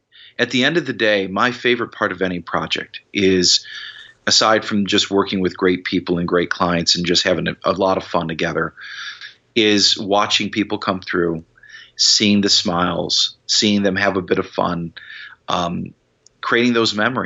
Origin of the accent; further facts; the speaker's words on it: Illinois, United States; I'm from Chicagoland originally, and so I kind of have the same kind of Midwest roots.